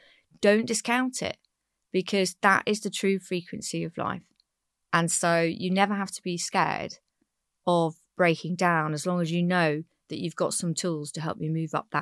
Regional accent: South West England, United Kingdom; So I grew up in the West Country and my previous career was in the Big Smoke in London.

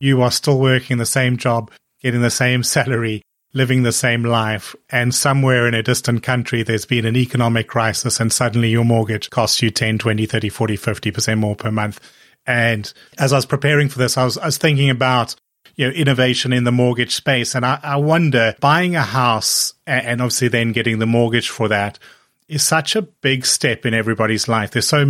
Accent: South Africa; I grew up in South Africa

